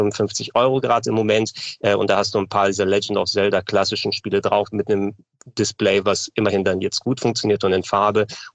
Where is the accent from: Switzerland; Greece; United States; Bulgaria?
Greece; Weil so ein bisschen Knoblauch als Grieche kann man da nicht anders.